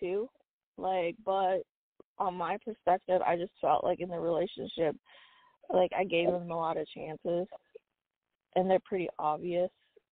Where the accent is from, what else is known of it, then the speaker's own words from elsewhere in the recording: United States; born there; specifically I'm Southeast Asian, but I was born in the U.S., so it's like I don't fit in as an American, and I don't fit in as an Asian.